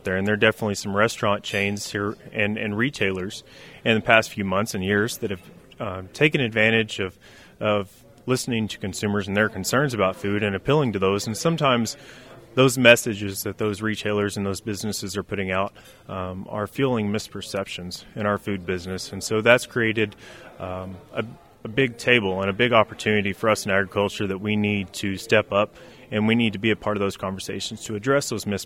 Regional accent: Arkansas, United States; also born or lived in Oklahoma / Texas; I grew up in Arkansas in the cattle business, and I'm proud to be a Oklahoma State alumni.

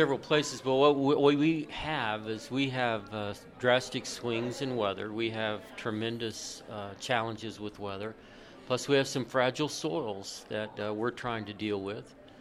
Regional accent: Oklahoma, United States; the state conservationist here in my home state

